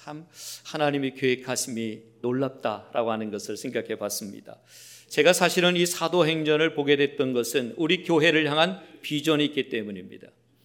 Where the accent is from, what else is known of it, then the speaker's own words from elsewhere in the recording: South Korea; 저희 고향 가까이 있는 대둔산, 예. 대둔산이 저희 집에서 가까이 있어서